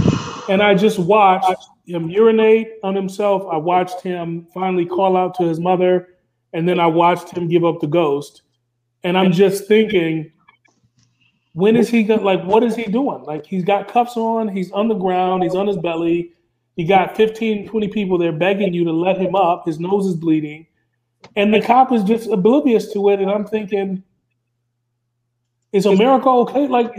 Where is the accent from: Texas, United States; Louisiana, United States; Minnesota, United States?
Minnesota, United States; Like I said, I'm from Minnesota.